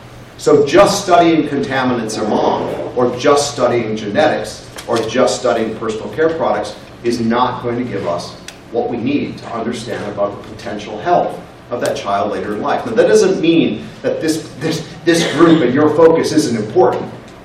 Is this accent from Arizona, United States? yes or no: no; South Carolina, United States; I'm not allowed to say that because I'm from South Carolina.